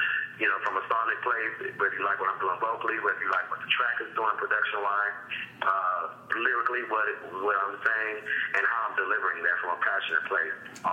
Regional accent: United States; This is the heart of my experiences as a man growing up in America, you know.

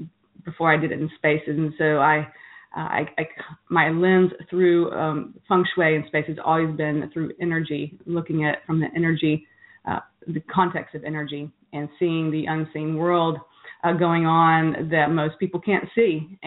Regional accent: Hendersonville, Tennessee, United States; also born or lived in Nashville; driving by every house that I've ever lived in Nashville and also my hometown, Hendersonville.

